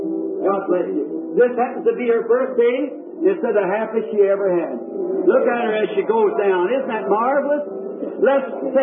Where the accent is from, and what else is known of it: Boston, Kentucky, United States